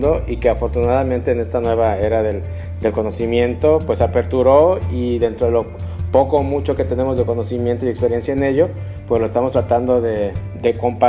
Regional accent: Guadalajara, Jalisco, Mexico; qué podemos esperar nosotros aquí como tapatíos, no?

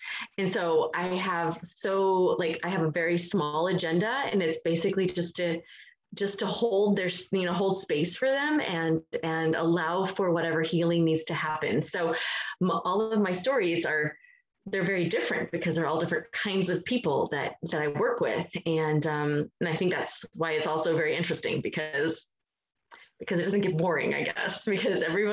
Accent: Indiana, United States; I'm just a Midwest farm girl, I guess. I'm born and raised in Indiana, and I am the mother of four incredible kids and ages 15 to 22.

